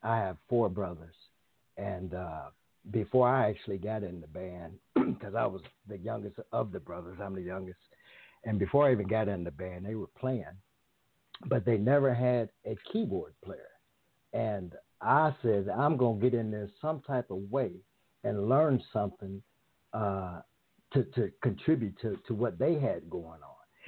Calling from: Dayton, Ohio, United States; I am calling from what we call the land of funk, Dayton, Ohio.

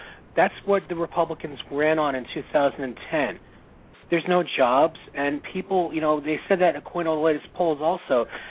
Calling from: Fort Lauderdale, Florida, United States; from Fort Lauderdale.

